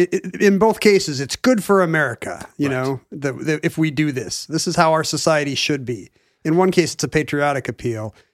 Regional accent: Seattle, Washington, United States; No, I mean, this is growing up in Seattle in the 70s too.

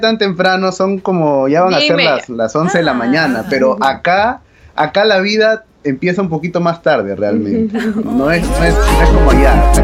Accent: Peru; yo soy peruano, ajá, y nos conocimos en Colombia.

